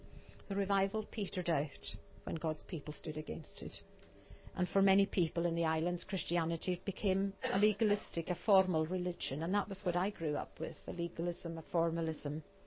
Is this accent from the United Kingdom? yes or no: yes; Isle of Lewis, Scotland, United Kingdom; I grew up here in the Isle of Lewis, and yet I knew nothing of the Lewis revival that had taken place in the years before I was born.